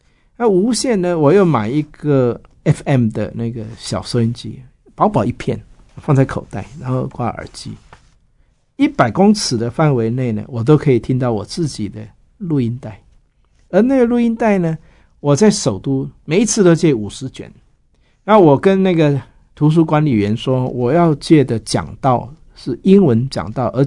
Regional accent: China; 我们中国人哪里会

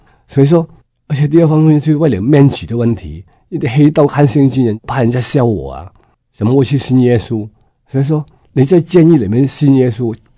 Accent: Hong Kong; Chinese is a second language; now in Taiwan; 因为我是香港人，所以我讲的国语可能大家很听不习惯，但是请大家多多包容。我来台湾已经30年了。

